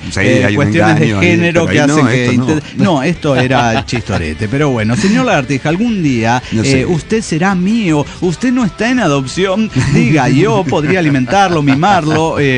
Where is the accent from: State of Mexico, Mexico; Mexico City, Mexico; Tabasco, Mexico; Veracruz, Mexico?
Veracruz, Mexico; Jaltipán; de Jaltipán, Veracruz, México.